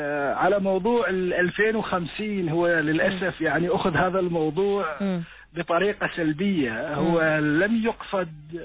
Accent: Oman; ونحن كعمانيين.

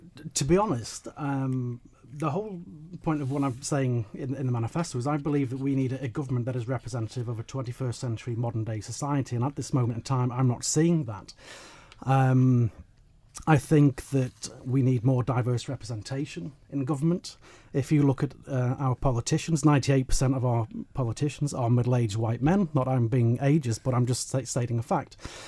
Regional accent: Port St Mary, Isle of Man; now in Arbury; Yeah, well, I'm 36 years old. I was born and raised in Port St Mary. I now live in Arbury with my partner and son.

